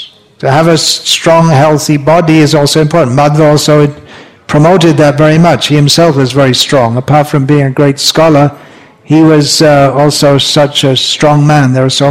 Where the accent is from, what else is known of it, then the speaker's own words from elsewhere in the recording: United Kingdom; Anyway, but from the British point of view, as I learned at school, being British, that the British were civilizing the whole world.